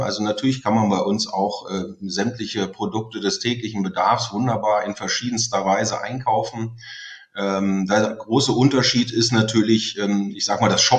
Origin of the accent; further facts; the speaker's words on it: Osterhagen, Lower Saxony, Germany; also born or lived in Bad Lauterberg; einmal über die Herkunft der Geburt, also Bad Lauterberg, dort in einem kleinen Ort mit 800 Einwohnern aufgewachsen in Osterhagen.